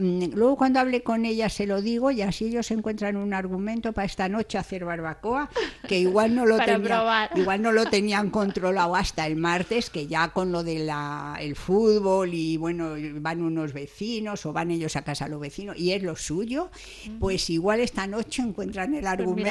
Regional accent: Madrid, Community of Madrid, Spain; como yo vengo de Madrid, que no hay playa, hay esa ansia del mar, ¿no?

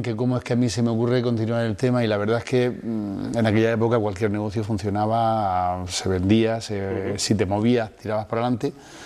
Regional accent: Barcelona, Catalonia, Spain; Nací en realidad en Barcelona, soy emigrante. Hijo orgulloso de emigrante, u orgulloso hijo.

